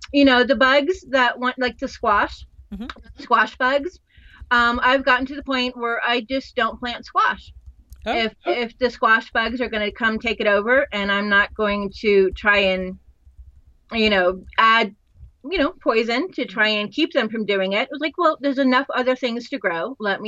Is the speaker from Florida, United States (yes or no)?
yes; Miami, Florida, United States; And I was also fortunate growing up in Miami. We had a mango tree. We had orange trees and grapefruit trees.